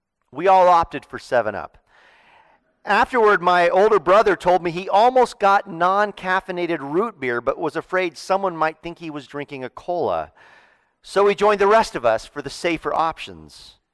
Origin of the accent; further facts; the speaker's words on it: Mendocino, California, United States; This is not Santa Cruz or Berkeley or my hometown of Mendocino